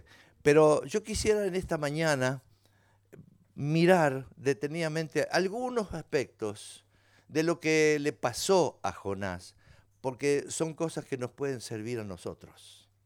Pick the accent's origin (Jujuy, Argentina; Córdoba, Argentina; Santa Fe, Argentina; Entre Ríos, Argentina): Córdoba, Argentina; Soy argentino, soy cordobés, me gusta decir chistes